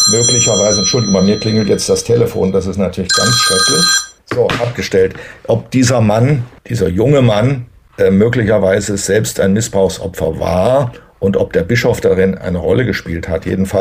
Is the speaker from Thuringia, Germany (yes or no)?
yes; Thuringia, Germany; moved away; Ich bin nach der Entwurzelung in meiner Heimat Thüringen, die ich nach wie vor als meine Heimat betrachte, nie wieder heimisch geworden in der Bundesrepublik. Ich bin sehr häufig umgezogen